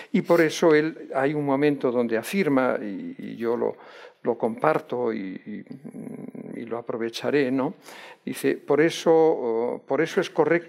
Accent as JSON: {"language": "Spanish", "town": "Vigo", "region": "Galicia", "country": "Spain", "tie": "born or raised there", "said": "aunque tengo cerca de mi ciudad natal y en la que resido muchos días del año, que es Vigo"}